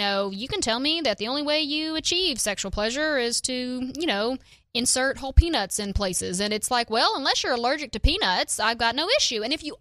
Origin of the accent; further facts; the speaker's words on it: Monroe, Louisiana, United States; I grew up in Monroe, Louisiana.